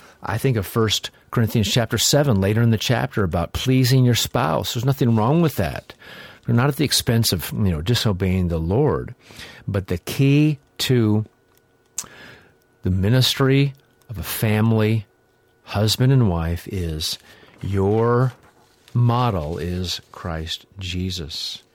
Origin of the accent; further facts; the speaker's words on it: Midwest, United States; they spoke like I remember people spoke when I grew up in the Midwest.